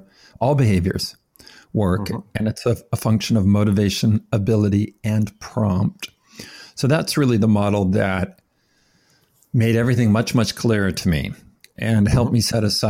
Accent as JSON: {"language": "English", "region": "California", "country": "United States", "tie": "born or raised there", "said": "I grew up in California in a Mormon home. My parents and grandparents and great-grandparents, all of them were Mormons."}